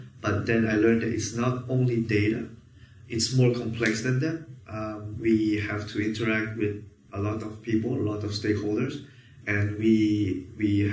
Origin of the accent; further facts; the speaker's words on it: France; English is a second language; I am from France. I'm a second year PhD student in economics at Université Côte d'Azur in Nice, France.